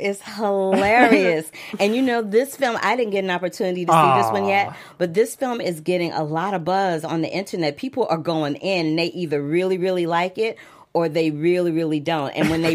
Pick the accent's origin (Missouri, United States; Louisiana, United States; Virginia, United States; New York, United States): Missouri, United States; You know, I come from Missouri, and in the state of Missouri